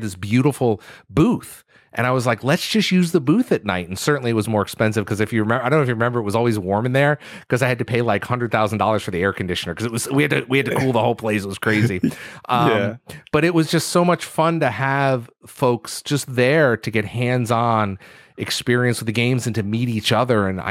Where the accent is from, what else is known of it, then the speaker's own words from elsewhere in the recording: New England, United States; You know, I grew up in New England, which is not a center for game development or video games